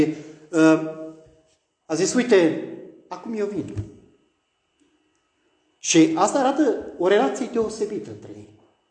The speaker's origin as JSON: {"language": "Romanian", "country": "Romania", "said": "Eu atunci, venind din România"}